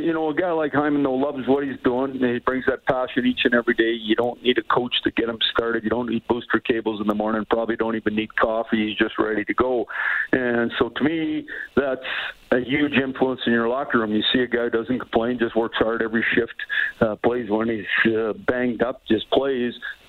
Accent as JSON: {"language": "English", "town": "Saskatoon", "region": "Saskatchewan", "country": "Canada", "tie": "born or raised there", "said": "I grew up in Saskatoon. It's fun to be back."}